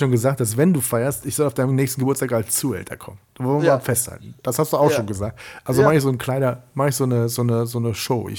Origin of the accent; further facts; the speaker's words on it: Siegburg, North Rhine-Westphalia, Germany; Ich war mit 15 Jahren mal Wagenengel bei uns zu Hause in Siegburg